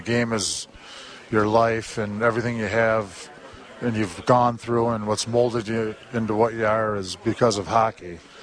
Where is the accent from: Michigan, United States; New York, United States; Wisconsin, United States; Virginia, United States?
Michigan, United States; Detroit; being a Detroit fan, being a young kid growing up in Detroit